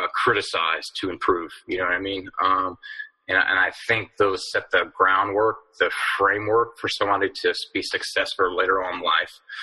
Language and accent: English; Texas, United States; but I grew up in Texas, and everybody wanted to be tough.